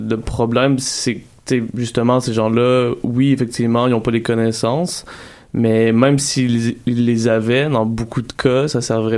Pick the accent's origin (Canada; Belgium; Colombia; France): Canada; Quebec City, Quebec; Je suis un homme blanc, je viens de Québec, en plus